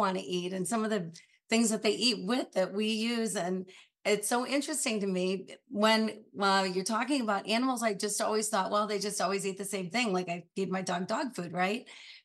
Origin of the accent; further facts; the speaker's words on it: Grand Rapids, Michigan, United States; I'm from Michigan, I'm Grand Rapids area. So fellow Michigander.